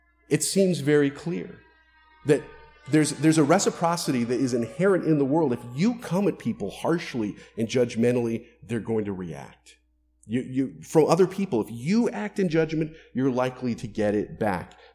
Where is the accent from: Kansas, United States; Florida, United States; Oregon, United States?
Florida, United States; I grew up in Florida. It's just grass and alligators.